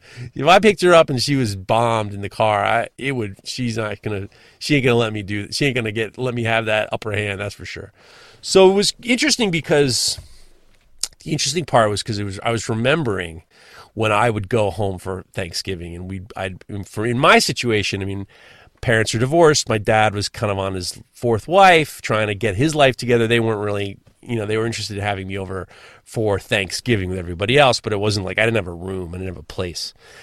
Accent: New York, United States; I can take the subway. I'm from New York.

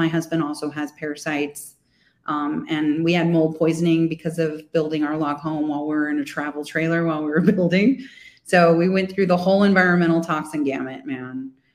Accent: United States; But I'm typical American.

